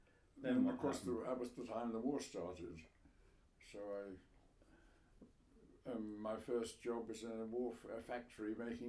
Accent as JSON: {"language": "English", "town": "Hillingdon", "region": "London", "country": "United Kingdom", "tie": "born or raised there", "also_born_or_lived": "Grayshott", "said": "All my first memories were Hillingdon, Middlesex. We moved there when I was still a baby, I think."}